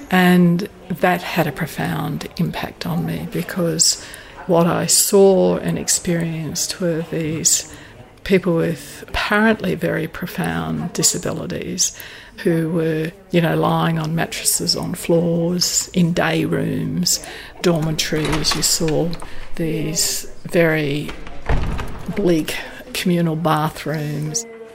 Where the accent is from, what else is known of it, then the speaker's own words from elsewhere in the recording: Nambour, Queensland, Australia; born there; I was born in June 1953 and at Nambour.